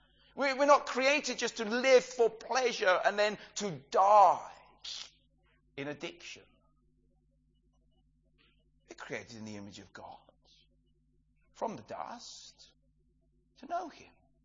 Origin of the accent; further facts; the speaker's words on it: South East England, United Kingdom; now in Suffolk, United Kingdom; I grew up near the South Downs and here we are in Suffolk.